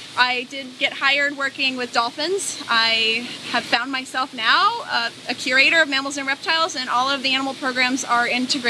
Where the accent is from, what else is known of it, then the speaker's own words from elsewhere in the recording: Hawaii, United States; And I'm from Hawaii.